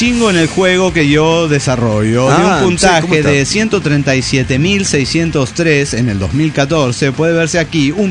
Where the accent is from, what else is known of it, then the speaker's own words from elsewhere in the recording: Monterrey, Nuevo León, Mexico; de Monterrey, Nuevo León, México.